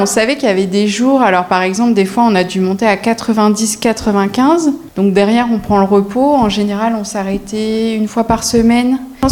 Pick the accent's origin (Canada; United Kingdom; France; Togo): France; La Rochelle, Nouvelle-Aquitaine; donc on est de La Rochelle, on n'est pas très loin.